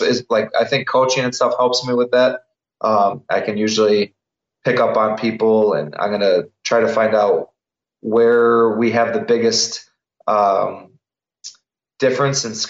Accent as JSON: {"language": "English", "town": "Milwaukee", "region": "Wisconsin", "country": "United States", "tie": "born or raised there", "said": "I'm a huge Wisconsin person. You know, born and raised in Milwaukee, and I really have a lot of pride about my city and my state."}